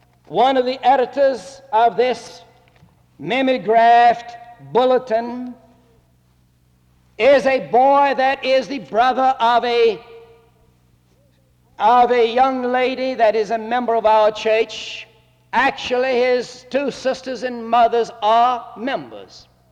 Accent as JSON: {"language": "English", "town": "Birmingham", "region": "Alabama", "country": "United States", "tie": "born or raised there", "said": "I grew up in Birmingham, Alabama"}